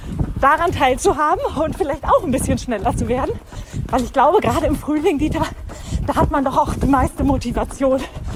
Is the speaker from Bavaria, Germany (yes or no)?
no; Hanover, Lower Saxony, Germany; born there; now in Tübingen, Germany; Ich komme nämlich gebürtig aus Hannover. Das heißt, ich habe laufend, bevor ich nach Tübingen gezogen bin, tatsächlich noch nie einen Berg gesehen.